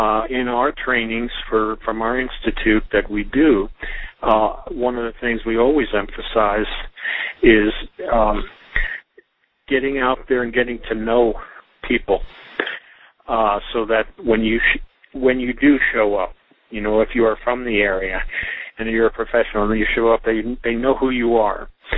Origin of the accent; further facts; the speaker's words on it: Pennsylvania, United States; I grew up in Pennsylvania, and I'm very familiar with the Amish or Pennsylvania Dutch